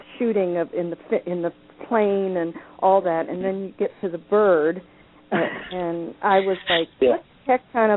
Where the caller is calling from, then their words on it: Washington, United States; And, Washington State.